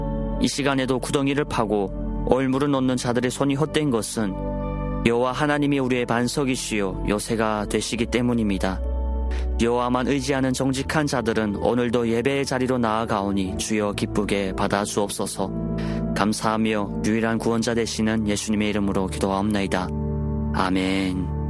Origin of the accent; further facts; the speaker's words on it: North Korea; 우리 고향에 계시는 북조선의 성도님들도